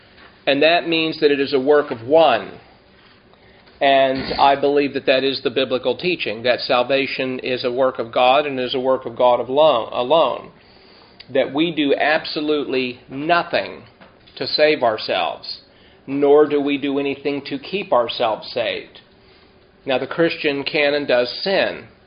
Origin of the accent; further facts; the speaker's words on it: California, United States; I grew up this way in the Pentecostal church when I grew up as a boy in Southern California, when I was involved in the Four Square Church